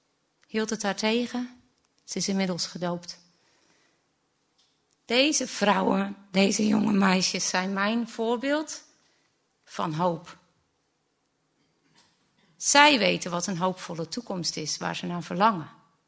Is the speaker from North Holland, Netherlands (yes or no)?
no; Middelburg, Zeeland, Netherlands; een geboren Zeeuwse. Ik kom uit Middelburg